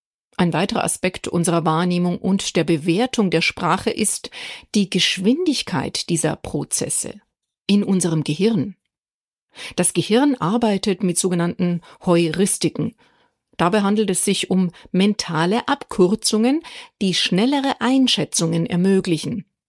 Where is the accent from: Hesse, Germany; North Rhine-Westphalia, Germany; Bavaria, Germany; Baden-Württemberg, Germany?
Bavaria, Germany; accent: Bavarian; meine bayerische Mundart ist da auch dabei.